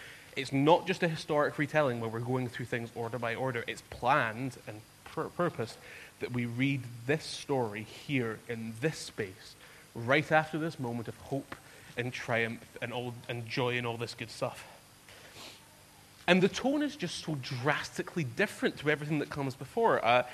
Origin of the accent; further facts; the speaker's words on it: Aberdeen, Scotland, United Kingdom; I grew up in Aberdeen in the northeast, and Aberdeen's a big town.